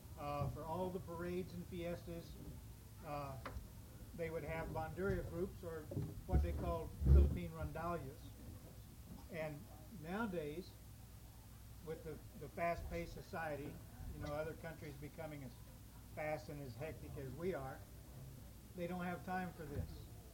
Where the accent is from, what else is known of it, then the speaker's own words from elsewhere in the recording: Jacksonville, Florida, United States; we're from Jacksonville, Florida.